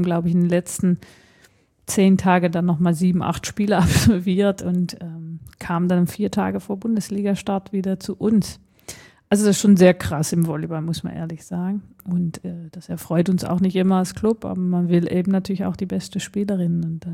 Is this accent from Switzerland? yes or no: no; Netherlands; Ich bin Niederländerin und werde auch die holländische Nationalmannschaft anfeuern